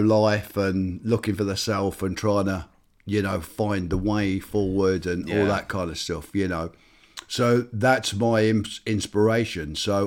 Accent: England, United Kingdom; Although I'm English born and bred.

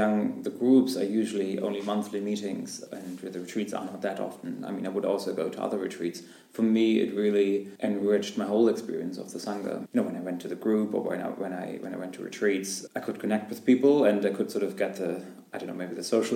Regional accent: Berlin, Germany; I'm from Berlin, and I've been involved with Shradna for 6 years now

